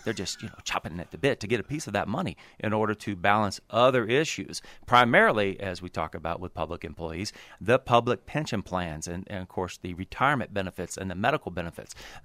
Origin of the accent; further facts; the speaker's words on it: Texas, United States; I don't mess with Texas, as we say in my home state.